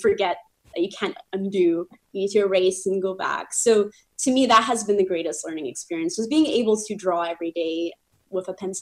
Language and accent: English; Poland; I'm from Poland originally.